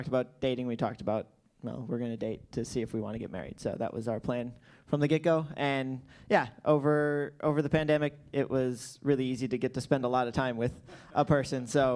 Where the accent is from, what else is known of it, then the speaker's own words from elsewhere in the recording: Wisconsin, United States; I grew up in Wisconsin, born and raised in the same house. I am a cheesehead, born and raised, and proud of it.